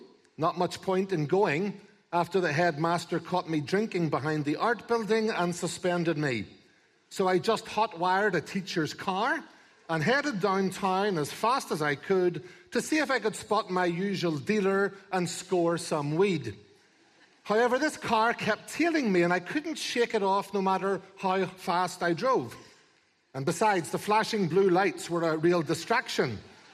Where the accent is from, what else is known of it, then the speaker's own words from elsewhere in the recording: Northern Ireland, United Kingdom; I'm from Northern Ireland.